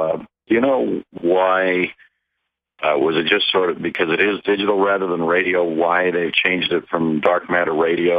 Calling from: Salt Lake City, Utah, United States; Hey, Brian, it's … in Salt Lake City, Utah.

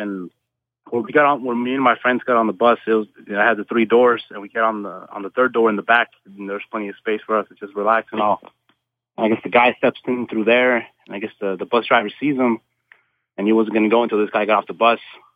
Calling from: Las Vegas, Nevada, United States; Brian, it's your favorite caller for After Dark … from Las Vegas.

